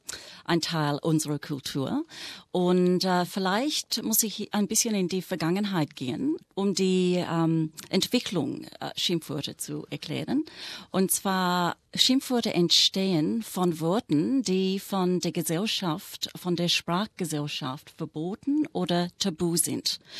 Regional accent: Australia; Natürlich, ich bin Australierin.

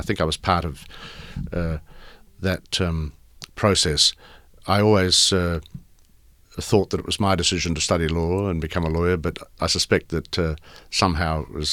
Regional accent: Whyalla, South Australia, Australia; born there; I was born in Whyalla, mm-hmm. in South Australia.

